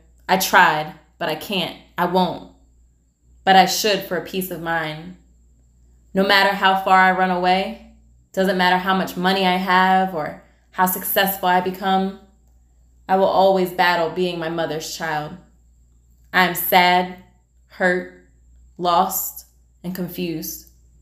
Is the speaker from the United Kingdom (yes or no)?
no; New Jersey, United States; We live in New Jersey, back in my hometown, which is a whole nother layer of healing in itself